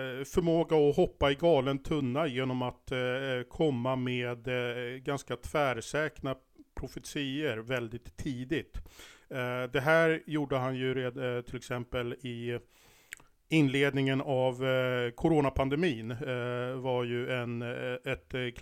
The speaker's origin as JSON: {"language": "Swedish", "country": "Sweden", "said": "jag som svensk, sympatiserar med Ukraina, hoppas det går bra för Ukraina"}